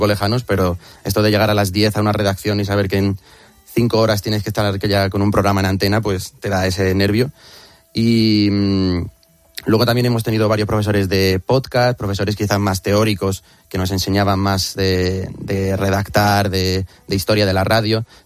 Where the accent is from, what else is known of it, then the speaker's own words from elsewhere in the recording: Albacete, Castilla-La Mancha, Spain; Sí, soy de Albacete.